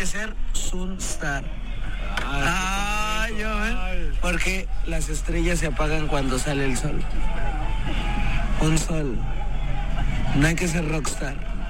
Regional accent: Oaxaca, Mexico; no somos de aquí, de esta región, pero somos de la Mixteca Alta, pero pues al final es Oaxaca y somos un mismo ombligo.

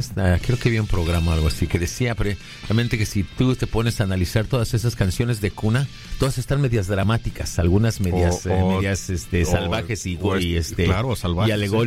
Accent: Ocoa, San José de Ocoa, Dominican Republic; De Ocoa. Sí, sí.

